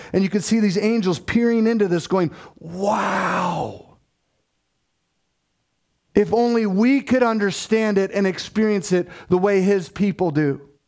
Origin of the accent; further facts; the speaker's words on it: United States; we as the American people are so individualistic